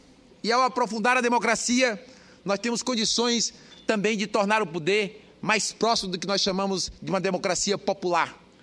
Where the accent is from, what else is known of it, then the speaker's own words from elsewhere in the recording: Northeast Region, Brazil; Nós, como nordestinos, sabemos e sentimos muito isso.